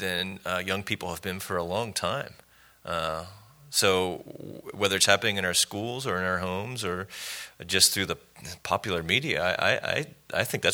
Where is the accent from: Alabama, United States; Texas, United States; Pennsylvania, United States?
Pennsylvania, United States; I grew up in Pennsylvania. We don't call ourselves a state. We're a commonwealth.